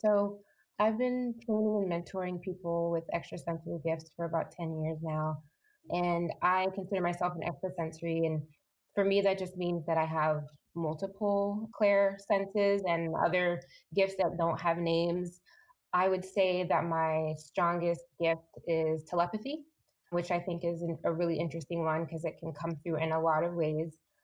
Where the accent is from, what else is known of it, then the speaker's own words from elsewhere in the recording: Michigan, United States; I grew up mostly in Michigan, in the Midwest. So I'm a Midwest girl.